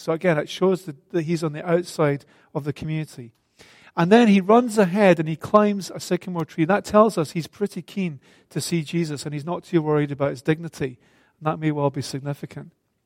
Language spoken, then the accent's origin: English; Scotland, United Kingdom; As a Scot, some of you will know the song